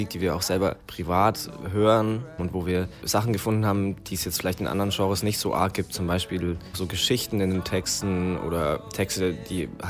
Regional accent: Würzburg, Bavaria, Germany; wir kommen aus Würzburg.

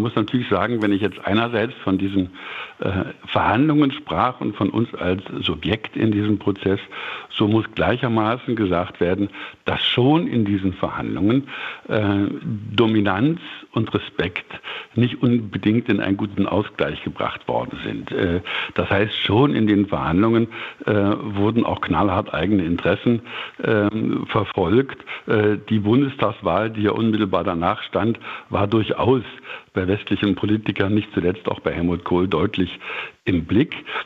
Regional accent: East Germany, Germany; dass wir als Ostdeutsche sie sozusagen mitgestalten.

